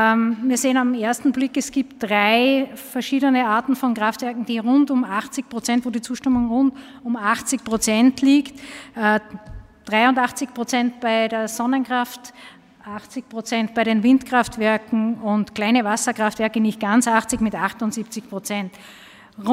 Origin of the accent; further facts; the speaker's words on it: Linz, Upper Austria, Austria; accent: Upper Austrian; Man hört an meiner Sprache, ja, ich bin aus Linz. Falls irgendjemand Probleme hat mit dem Oberösterreichischen, dann bitte mir darauf hinzuweisen, Hochdeutsch zu sprechen.